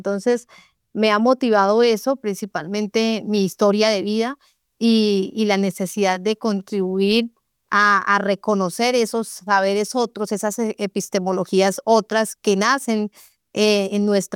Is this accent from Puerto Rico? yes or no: no; Puerto Asís, Putumayo, Colombia; Yo soy de Puerto Asís, Putumayo. Soy de origen campesino. Soy una mujer